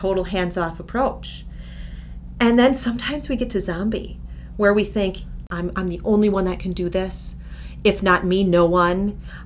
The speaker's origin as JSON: {"language": "English", "region": "Midwest", "country": "United States", "said": "So being a Midwesterner, we have a long winter sometimes, right?"}